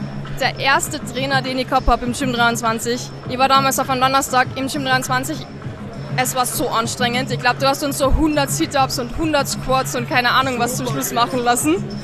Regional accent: Carinthia, Austria; Das ist mein Heimatland. Sag jetzt bitte ja nichts Böses über Kärnten.

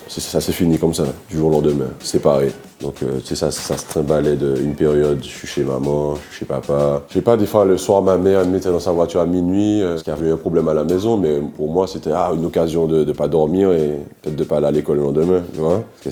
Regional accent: Martinique; J'ai grandi à Cité Dillon, je sais plus jusqu'à quel âge, peut-être 10 ans. Et du jour où on a déménagé de Dillon, j'ai dû déménager 15 fois après.

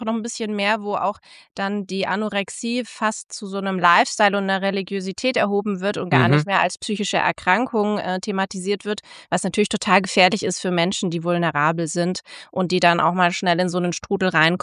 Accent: Tübingen, Baden-Württemberg, Germany; ich komme tatsächlich auch aus der Gegend. Also ich bin eher heimatnah fürs Studium geblieben und ich habe da auch ein Studium Generale gemacht, bevor ich Medizin studiert habe. Deswegen bin ich da irgendwie kleben geblieben im kleinen Tübingen

